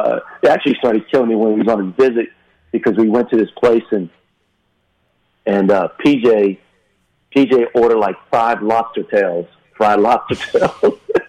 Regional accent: North Carolina, United States; We're both from North Carolina. He went to Lenore Ryan. I went to Elon, you know, old Carolina Conference guys.

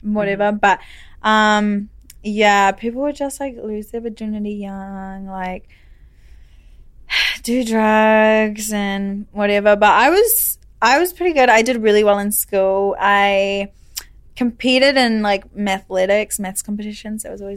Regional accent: New Zealand; So I grew up in New Zealand. Mm-hmm. In like a small town.

